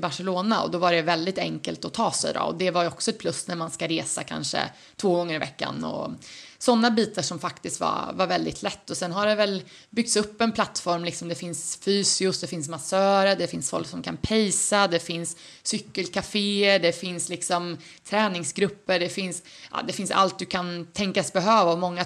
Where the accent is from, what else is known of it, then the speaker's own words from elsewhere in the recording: Örebro, Örebro County, Sweden; now in Girona, Spain; men hemma i Örebro, men då är det hos mamma och pappa, så att det är mitt egna lilla tillhåll i Girona.